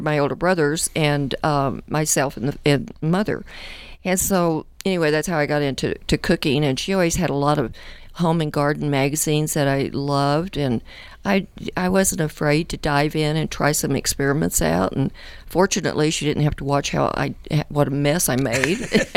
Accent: Texas, United States; I grew up in West Texas, and we had a lot of migrant workers

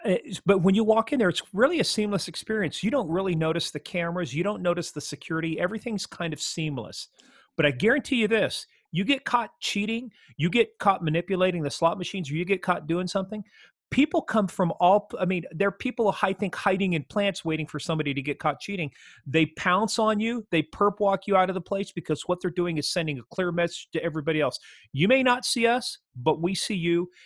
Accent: Kansas, United States; I'm a redneck from Kansas.

